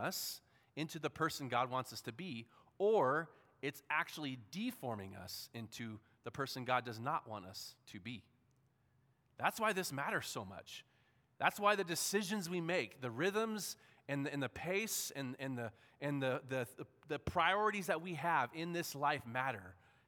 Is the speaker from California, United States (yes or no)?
yes; San Diego, California, United States; And, I grew up in San Diego. I think I've established that.